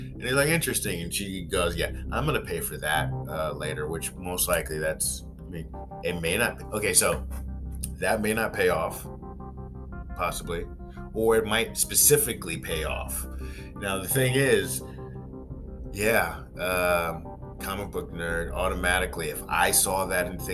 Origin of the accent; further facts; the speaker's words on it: East Coast, United States; and I'm from the East Coast